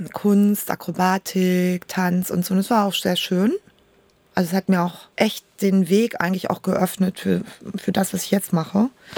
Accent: Berlin, Germany; born there; Ja, ich wurde geboren in Berlin, genau. Und lebe immer noch in Berlin.

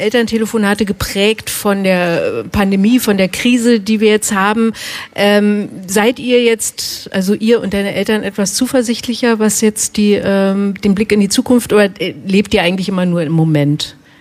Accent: Baden-Württemberg, Germany; Also meine Mutter ruft an aus meiner Heimat, ne? Badischen Heimat.

